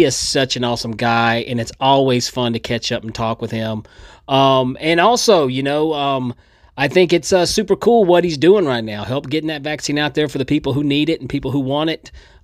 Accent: Oak Ridge, Tennessee, United States; Next Friday, I will be at the Grove Theater in Oak Ridge, Tennessee, right here in my hometown, baby

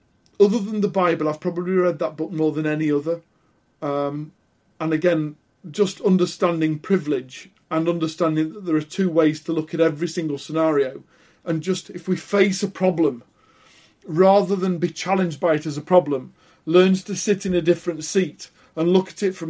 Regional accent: United Kingdom

